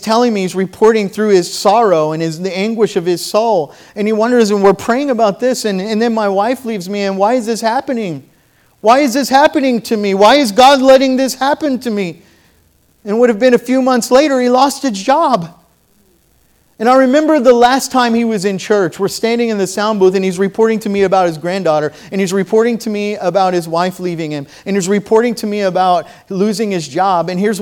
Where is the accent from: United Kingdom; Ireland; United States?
United States; Oklahoma City, Oklahoma; I was raised in Oklahoma City. I was a bus kid.